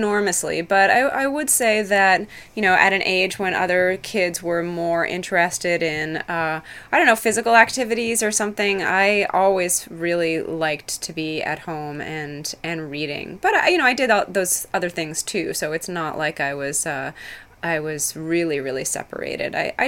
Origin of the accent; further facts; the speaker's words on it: Montreal, Quebec, Canada; in an atmosphere in which you would hear more than one language regularly, and then also a lot of European and other immigrants in the 70s and 80s when I was growing up in Montreal.